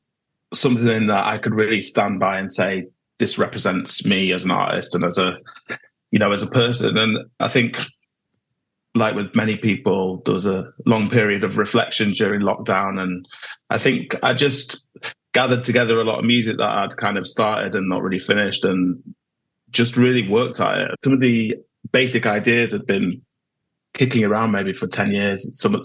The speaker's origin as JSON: {"language": "English", "town": "York", "region": "Yorkshire and the Humber", "country": "United Kingdom", "tie": "born or raised there", "said": "back in my hometown in York. So I would sort of gig around Leeds and York and Manchester and the North."}